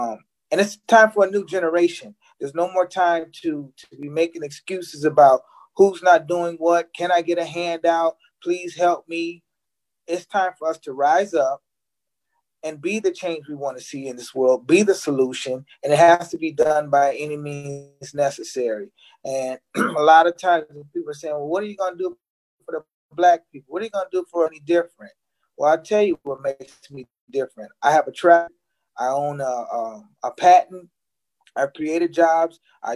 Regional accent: Illinois, United States; out of Illinois. Was born and raised in Illinois.

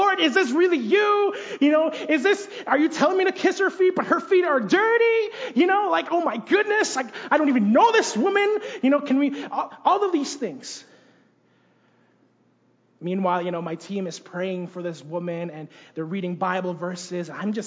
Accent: Philippines; we went back to my home country, the Philippines.

